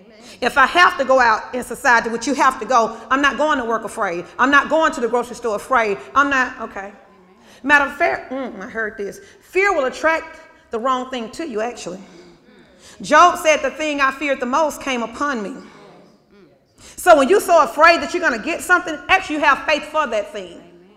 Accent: Mobile, Alabama, United States; I remember going downtown Mobile. We grew up in Alabama, and we would go to Mardi Gras

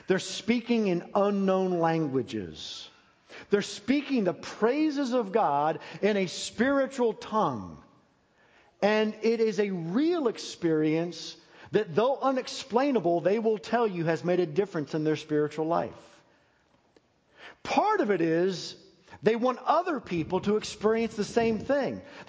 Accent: State College, Pennsylvania, United States; because I'm from Pennsylvania, and I grew up where State College, Pennsylvania is, where Penn State is.

